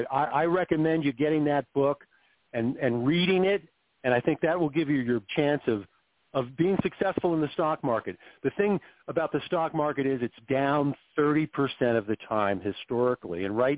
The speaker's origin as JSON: {"language": "English", "town": "Macungie", "region": "Pennsylvania", "country": "United States", "tie": "born or raised there", "said": "Again, I grew up in Macungie, Pennsylvania, right in the Allegheny Mountains. Didn't do a lot of traveling. Went to Penn State"}